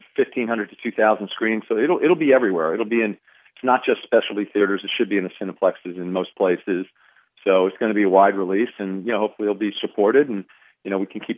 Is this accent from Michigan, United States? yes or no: no; Piscataway, New Jersey, United States; now in Los Angeles, United States; I grew up in New Jersey, Piscataway, New Jersey, and made my way out.